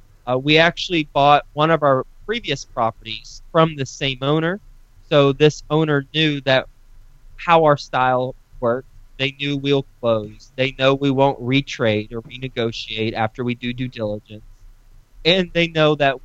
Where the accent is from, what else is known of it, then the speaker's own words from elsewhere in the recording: Fort Worth, Texas, United States; I am originally from Fort Worth. I grew up in Fort Worth, so I know the Dallas-Fort Worth area pretty well.